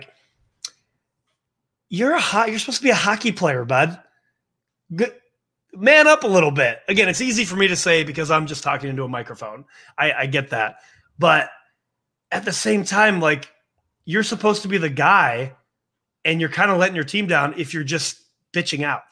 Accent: Minnesota, United States; But I did spend half of my life playing hockey growing up in Minnesota, and I was also a goalie.

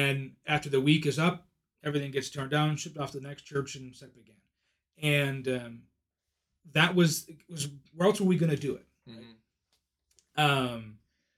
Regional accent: Michigan, United States; Where I grew up down in Macomb County did this.

